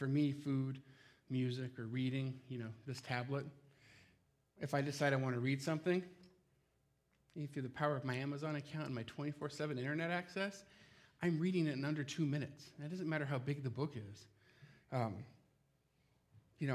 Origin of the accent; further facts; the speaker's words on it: South Tucson, Arizona, United States; you know that I'm from Arizona. That's why I'm always wearing a Diamondbacks hat. In fact, I grew up in South Tucson, Arizona